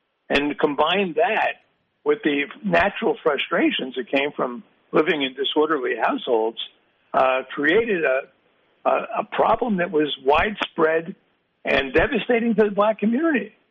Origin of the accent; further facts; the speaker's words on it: Newark, New Jersey, United States; growing up in the 60s, we thought of ourselves by our ethnicity. I'm Irish. You know, our neighbor was Irish, mostly Irish, Italian. There's a lot of Jews in Newark.